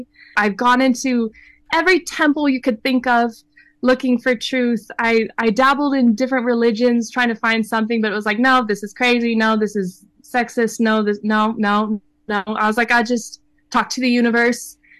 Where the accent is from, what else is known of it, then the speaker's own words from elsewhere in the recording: Denver, Colorado, United States; I'm from Denver, Colorado.